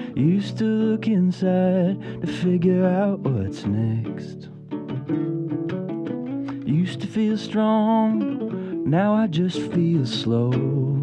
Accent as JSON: {"language": "English", "region": "British Columbia", "country": "Canada", "lives_now": "Los Angeles, United States", "said": "I'm from originally from Vancouver Island, Canada, and I kind of was coming going to Los Angeles because I really liked the music scene there, and I moved down there right at the beginning of the pandemic"}